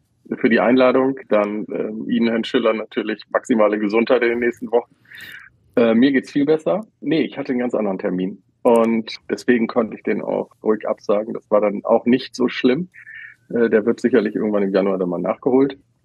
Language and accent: German; Bremen, Germany; moin als Bremer nach Hamburg.